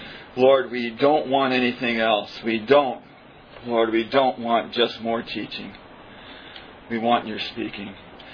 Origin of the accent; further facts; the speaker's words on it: Richmond, Virginia, United States; I'm from Richmond, Virginia.